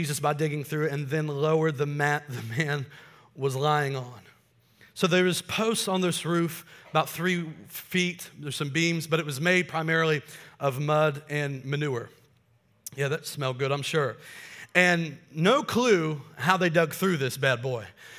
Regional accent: Kokomo, Indiana, United States; I'm from Kokomo originally.

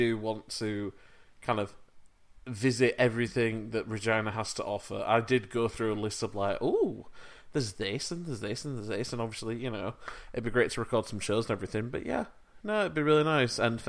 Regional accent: United Kingdom; as a Brit

